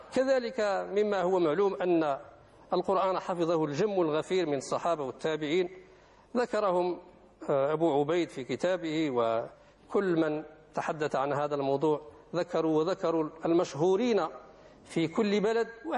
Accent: Morocco; عندنا في المغرب

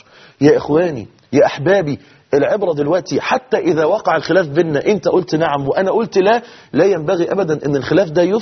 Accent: Egypt; احنا كلنا مصريين،

